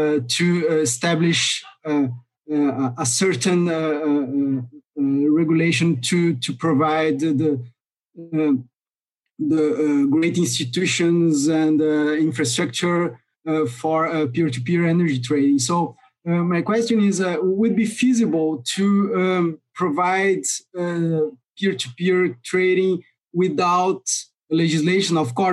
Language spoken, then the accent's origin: English; Brazil; I'm from Brazil